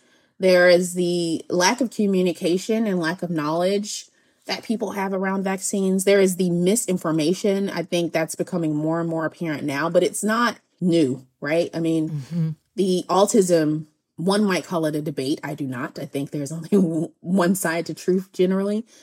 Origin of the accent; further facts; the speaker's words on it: Hillsborough, North Carolina, United States; I grew up in Hillsboro, North Carolina, which is a very small town in North Carolina.